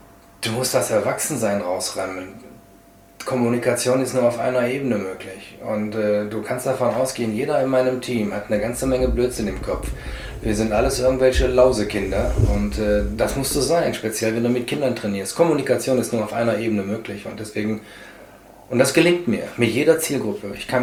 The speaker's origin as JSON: {"language": "German", "region": "North Rhine-Westphalia", "country": "Germany", "tie": "born there", "lives_now": "Gießen, Germany", "said": "Geboren in Nordrhein-Westfalen, seit 2006 auf freiwilliger Basis Gießener und arbeite bundesweit."}